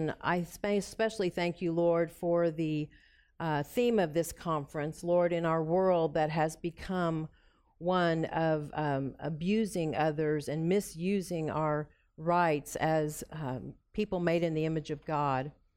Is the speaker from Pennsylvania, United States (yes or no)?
no; Tulsa, Oklahoma, United States; I'm from Tulsa, Oklahoma area